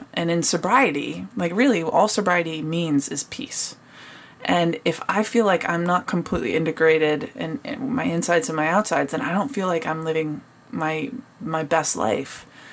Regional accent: United States; Being an American, I didn't grow up watching men's soccer.

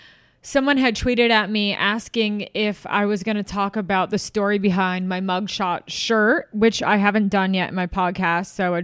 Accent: Irvington, New York, United States; I grew up in Westchester in Irvington, but my house was in Tarrytown.

